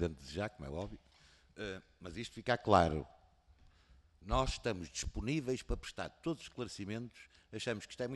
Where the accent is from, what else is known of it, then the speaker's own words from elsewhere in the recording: Porto, Norte, Portugal; Como eu sou do Porto e costumamos dizer lá em cima, palavras levas o vento.